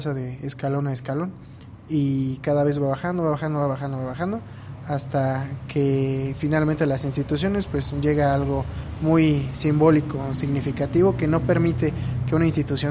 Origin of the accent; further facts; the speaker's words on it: Ixtlahuaca, State of Mexico, Mexico; Evidentemente el amor por Ixtlahuaca, el amor por mi pueblo siempre va conmigo, siempre lo llevo en el corazón, y a donde quiera que voy pues orgullosamente digo que soy ixtlahuacense.